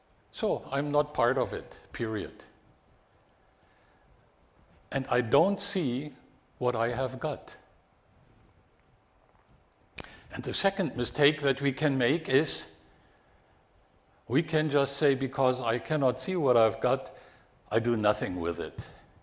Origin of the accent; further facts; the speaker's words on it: Germany; I grew up in Germany. And there I lived in or very close to a number of big cities like Berlin, Frankfurt, Munich, Stuttgart.